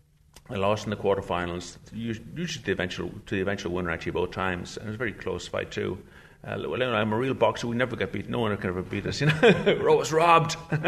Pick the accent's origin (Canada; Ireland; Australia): Ireland; Enfield; moved away as an adult; now in New York, United States; in the early 80s, my sister Rosalind and I moved to New York. And I came from Enfield to Brooklyn, so it was quite a change, quite a shock.